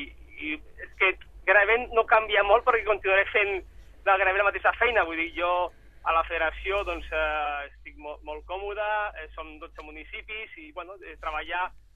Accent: L'Hospitalet de Llobregat, Catalonia, Spain; born there; now in Sabadell, Spain; Jo vinc de ciutats grans, bueno, vaig néixer a Hospitalet i ara, doncs, visc a Sabadell i conec molt bé la realitat de grans ciutats.

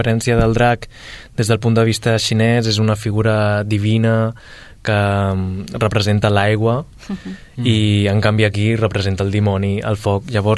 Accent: Valencia, Valencian Community, Spain; born there; sóc nascut a València, però, evidentment, pel meu aspecte i el meu origen, ja prejutgen que sóc asiàtic

